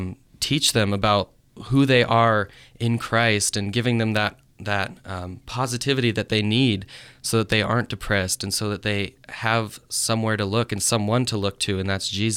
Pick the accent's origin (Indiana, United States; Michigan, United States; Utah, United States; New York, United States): Utah, United States; also born or lived in Boise, Idaho / Arizona; I've been in Utah most of my life since I was 8 years old. Before that, I was in Arizona for four, and then I was born in Idaho, in Boise.